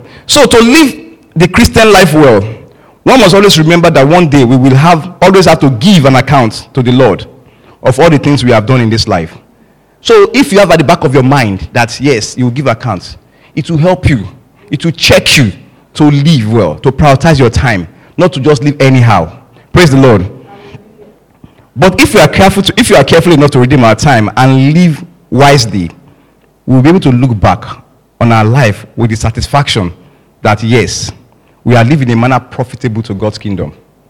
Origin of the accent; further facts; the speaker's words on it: Lagos, Nigeria; born there; Though I was born in Lagos, no doubt.